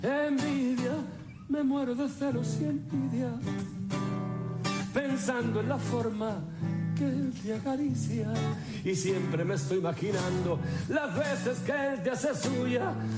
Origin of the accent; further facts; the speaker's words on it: Andalusia, Spain; now in Miami, United States; Me siento muy español, me siento muy andaluz, pero reconozco que me gusta mucho también Miami.